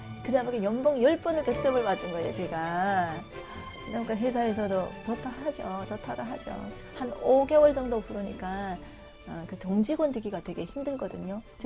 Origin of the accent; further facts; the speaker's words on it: North Korea; moved away as an adult; now in South Korea; 이북에서 온 지 이제 한 1년도 안 됐어요.